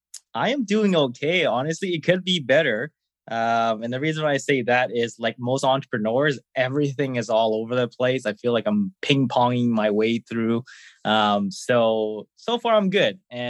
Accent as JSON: {"language": "English", "region": "Da Nang", "country": "Vietnam", "tie": "born or raised there", "said": "I'm originally from Vietnam. There's a specific area called Da Nang that I'm from. It's more of the, what's the way to put it? It's a lot more privileged area than most. So I was very fortunate growing up."}